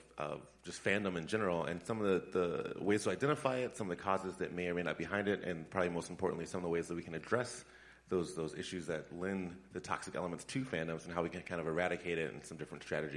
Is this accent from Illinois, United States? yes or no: yes; Chicago, Illinois, United States; so I'm originally from Chicago, which is also Midwest, but it's kind of a different type of Midwest, a lot more contemporary.